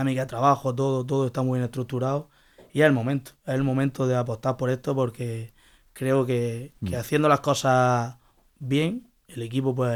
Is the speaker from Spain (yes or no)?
yes; Zurgena, Andalusia, Spain; Nosotros somos de Zurgena, entonces pues siempre Zurgena. Estamos ahí, vamos al pueblo, al cortijo y estamos con la familia